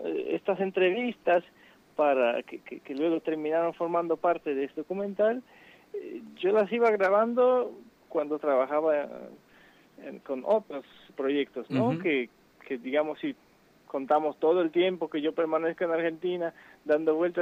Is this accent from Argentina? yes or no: no; Poland; Y yo soy de Polonia.